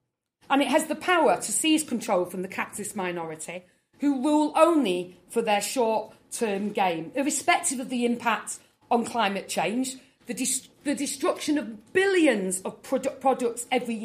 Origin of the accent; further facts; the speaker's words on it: United Kingdom; now in Australia; When it comes to schooling, God, it makes me really laugh as a Brit.